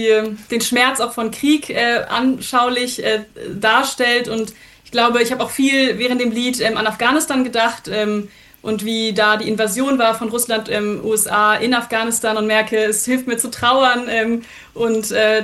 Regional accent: Germany; also born or lived in Switzerland; ich bin in der Schweiz geboren, in Deutschland groß geworden, aber eben sehr stark von meiner Mutterseite, auch afghanischen Seite, auch beeinflusst.

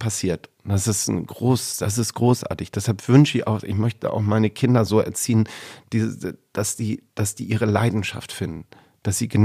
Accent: Hamburg, Germany; born there; now in Ahrensburg, Germany; wenn ich in Bayern bin und mich die Leute fragen, dann sage ich, ich komme aus Hamburg. Also ich fühle mich auch, als ich bin hier geboren in Hamburg.

